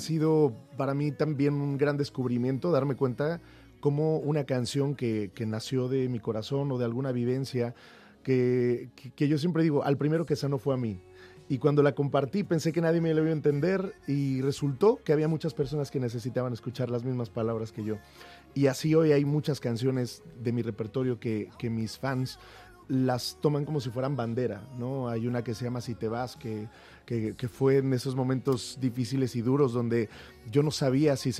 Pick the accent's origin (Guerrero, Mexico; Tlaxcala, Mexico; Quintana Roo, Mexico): Tlaxcala, Mexico; Huamantla; Ahí empecé cuando tenía 16 años, 17, hice un programa en la radio de mi pueblo.